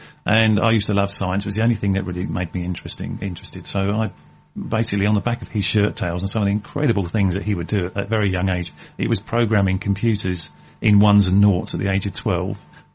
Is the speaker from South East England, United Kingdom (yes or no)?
yes; Medway, South East England, United Kingdom; also born or lived in Essex; Well, technically I was born in Essex. As a baby, though, I was brought over to the Medway towns, and I was born and bred in Medway.